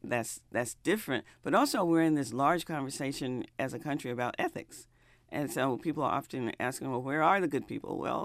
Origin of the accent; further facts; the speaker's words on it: the South, United States; Now, I grew up in the South